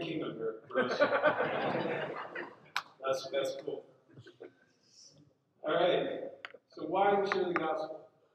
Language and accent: English; Maryland, United States; now in Los Angeles, United States; We live in LA. Like I said, so we're not from LA. Just a quick high-level story about us. I'm from Maryland. My wife is from Virginia.